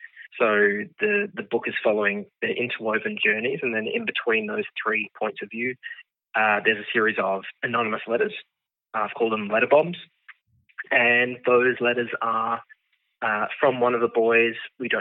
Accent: Geraldton, Western Australia, Australia; growing up in Geraldton, Western Australia, which is my hometown.

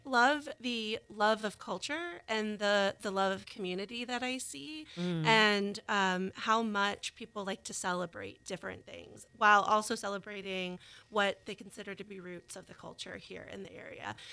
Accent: Tallahassee, Florida, United States; So I'm actually from the Tallahassee area.

